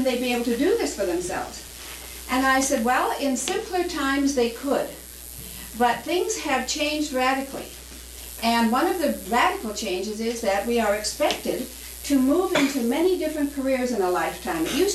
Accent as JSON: {"language": "English", "town": "Seattle", "region": "Washington", "country": "United States", "said": "I'm from Seattle, Washington."}